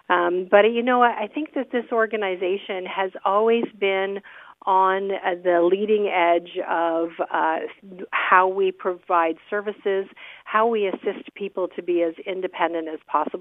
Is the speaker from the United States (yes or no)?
no; Burlington, Ontario, Canada; now in Simcoe, Canada; Actually, I was born and raised in Burlington and moved here just around 30 years ago to take this job at this Association for Community Living and in this community called Simcoe in Norfolk County.